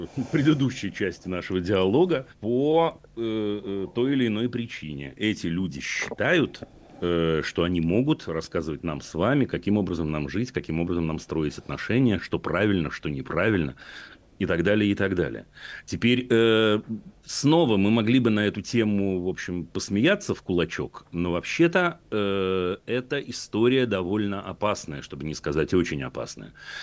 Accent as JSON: {"language": "Russian", "town": "Nizhny Novgorod", "region": "Nizhny Novgorod Oblast", "country": "Russia", "said": "Мама из России. Я вот мама из России."}